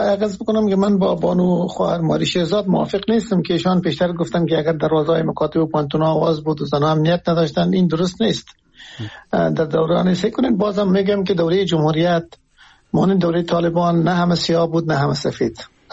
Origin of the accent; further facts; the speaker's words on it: Afghanistan; ما همه از افغانستان هستیم